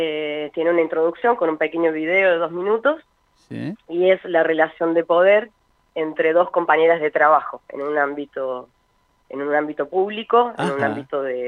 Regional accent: Córdoba, Argentina; now in Buenos Aires, Argentina; Yo soy cordobesa, vivo acá hace 5 años.

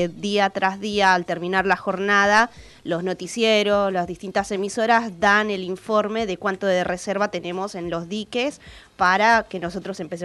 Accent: Mendoza, Argentina; Como pueblo mendocino, yo soy de Mendoza, y el agua para nosotros es un recurso sumamente importante.

